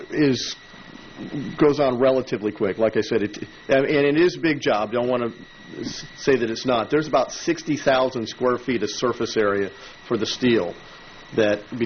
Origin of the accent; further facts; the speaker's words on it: Port Orange, Florida, United States; And I'm from Port Orange, Florida.